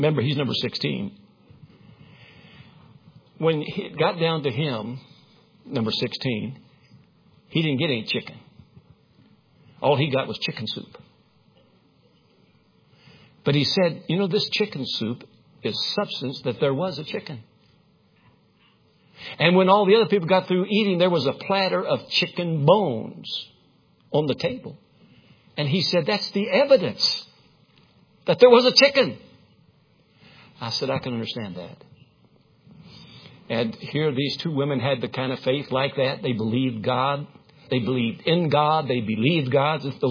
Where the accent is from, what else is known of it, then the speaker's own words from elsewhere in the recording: Winchester, Kentucky, United States; I'll guarantee you Winchester, Kentucky, my hometown, needs a bunch of Christians in it